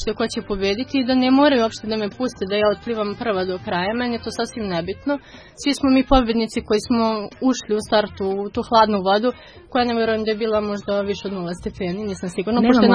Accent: Kragujevac, Šumadija and Western Serbia, Serbia; imam 23 godine, iz Kragujevca sam. Rođena sam ovde, inače sa majčine strane su mi iz Srema rođaci

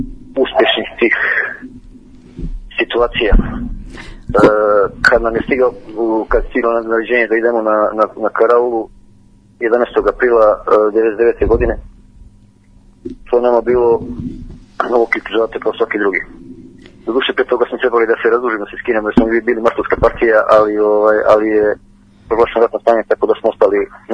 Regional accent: Šumadija, Serbia; iz Šumadije i ne samo ja, velika većina moje braće sa teritorije cijele Srbije

